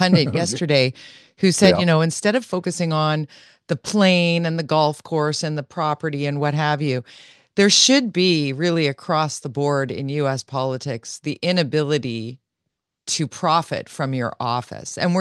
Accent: Canada; we're Canadian, we're sitting here in Canada

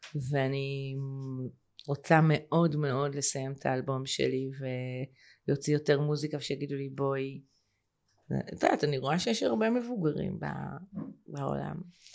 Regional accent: Tel Aviv, Tel Aviv District, Israel; אני גדלתי בתל אביב

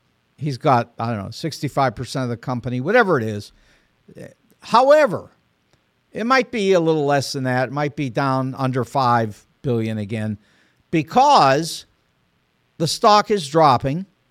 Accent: Pittsburgh, Pennsylvania, United States; born there; it turns out I was born in Pittsburgh. So I sort of have an interest in the Pittsburgh Pirates.

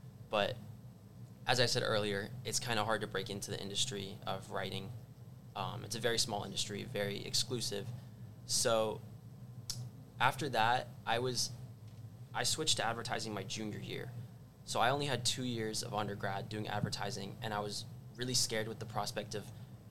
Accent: Virginia, United States; And I was like, no way, VCU Brand Center, like, I'm from Virginia.

